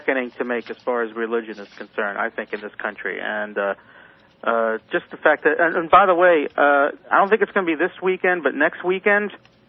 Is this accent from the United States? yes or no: yes; Northeast, United States; And growing up in the Northeast as I did, people did not wear their religion on their sleeves like they do down here.